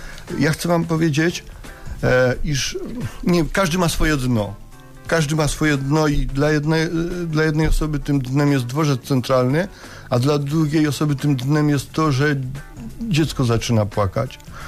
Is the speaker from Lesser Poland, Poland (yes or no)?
yes; Lesser Poland, Poland; Ja jestem góralem w ogóle, pochodzę z Podhala, z takiej małej miejscowości.